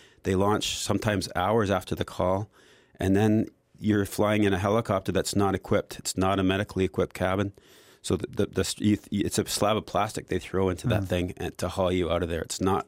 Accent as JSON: {"language": "English", "town": "Calgary", "region": "Alberta", "country": "Canada", "tie": "born or raised there", "said": "Coming from Alberta, I grew up in Calgary."}